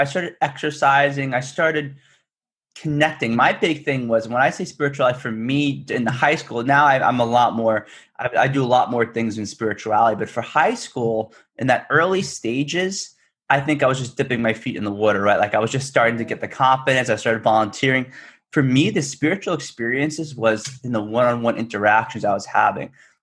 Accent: Northport, New York, United States; We would go to the VA hospital in my hometown here in Northport.

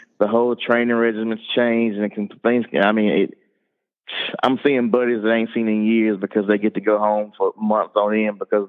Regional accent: Arkansas, United States; We did it for fellowship, but as a kid growing up in Arkansas, that's just what you do.

